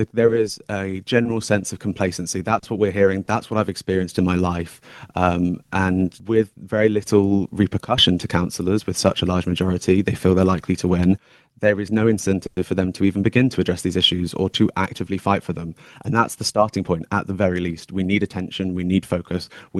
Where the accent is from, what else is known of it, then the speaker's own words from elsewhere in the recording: Kingston upon Thames, London, United Kingdom; Having lived in Kingston my whole life, I've seen the shortfallings of councils.